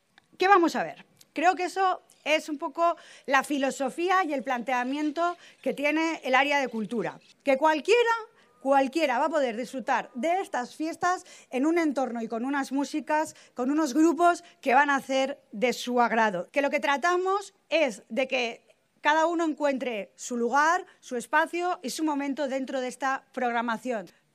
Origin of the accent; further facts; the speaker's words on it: Madrid, Community of Madrid, Spain; que nos cultiva también como madrileños y madrileñas.